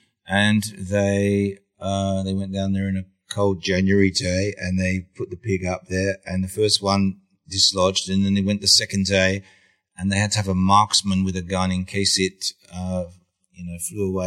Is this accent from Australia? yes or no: yes; Australia; You know, I grew up in Australia in the '60s, and it was the age of the Vietnam War.